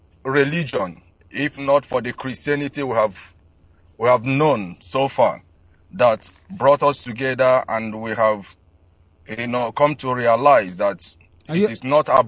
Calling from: London, United Kingdom; I'm calling from London.

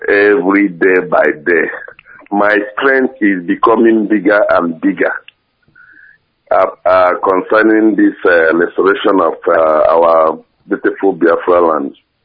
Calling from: Sweden; I'm calling from Sweden.

